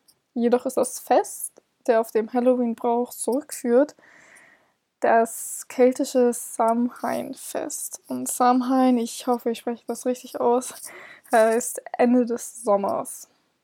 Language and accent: German; Northern Germany, Germany; Ich komme ja selber aus Norddeutschland